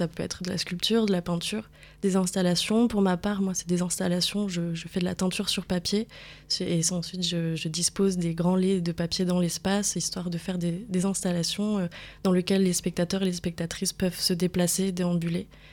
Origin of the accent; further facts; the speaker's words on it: London, United Kingdom; moved away as an adult; now in Marseille, France; J'ai grandi à Londres et je suis arrivée à Marseille pour faire mes études aux Beaux-Arts, donc en 2019.